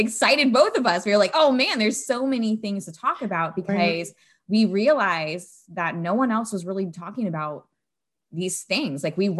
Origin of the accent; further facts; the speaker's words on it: Florida, United States; while Sage and I come from Florida, we come from the same city, a few blocks away from each other